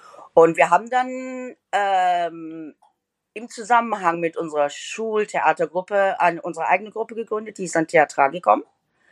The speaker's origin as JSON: {"language": "German", "town": "Gelsenkirchen", "region": "North Rhine-Westphalia", "country": "Germany", "tie": "born or raised there", "said": "Ich bin aufgewachsen, geboren im Marienhospital und dann aufgewachsen in Brunkhöhlen, in der Posener Straße."}